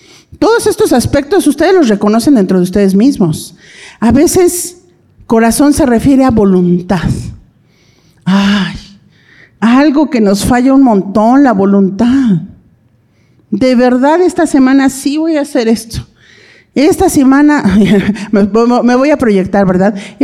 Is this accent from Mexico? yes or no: yes; Mexico; yo soy mujer, soy mexicana. Soy esposa, soy mamá